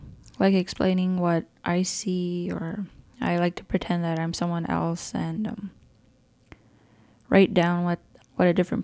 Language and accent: English; Whitefish Bay, Ontario, Canada; now in Grand Portage, United States; I'm from Nayot Kemigwaning, Whitefish Bay, Ontario. I live in Grand Portage, Minnesota.